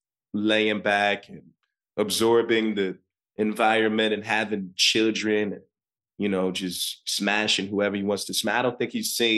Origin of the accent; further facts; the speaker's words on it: Virginia, United States; I'm the same way. We're both from Virginia.